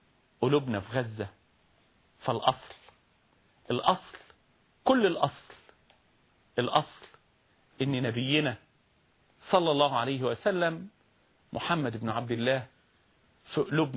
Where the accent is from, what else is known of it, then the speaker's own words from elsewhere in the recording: Egypt; احنا مصريين المولد والتربية والخير والنشأة، فلسطينيين مقدسيين غزاويين الهوى والقلب